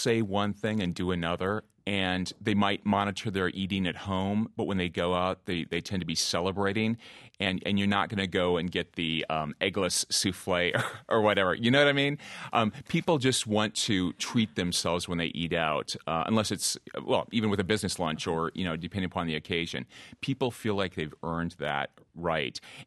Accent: Minnesota, United States; I'm from the Midwest. I'm from Minnesota, so it made me feel very much at home.

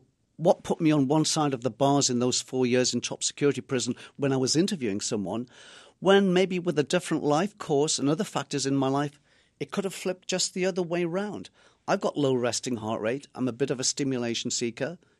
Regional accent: England, United Kingdom; I'm from England.

